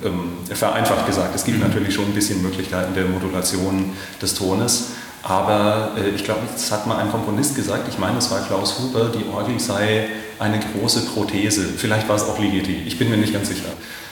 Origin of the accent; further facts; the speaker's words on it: Bavaria, Germany; ich bin so ein bisschen im ländlichen Raum aufgewachsen in Franken